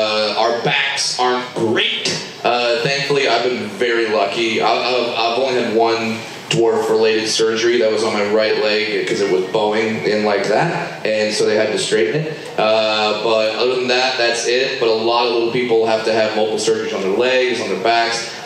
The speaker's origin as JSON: {"language": "English", "region": "California", "country": "United States", "tie": "born or raised there", "said": "And at the time, I grew up in Southern California. I worked at Disneyland."}